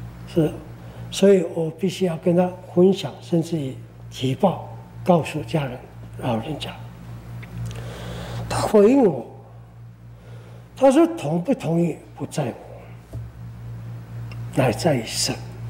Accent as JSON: {"language": "Chinese", "region": "Hualien County", "country": "Taiwan", "tie": "born or raised there", "said": "本来是从台北经过宜兰到石化公路，到了将近家乡，出了崇德隧道，"}